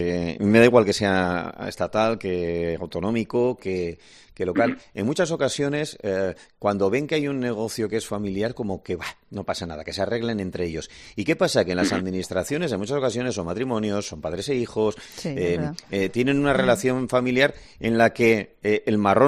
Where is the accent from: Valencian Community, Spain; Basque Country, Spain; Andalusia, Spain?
Basque Country, Spain; Bilbao; Yo, como soy de Bilbao, sabes que los de Bilbao siempre jugamos Euromillones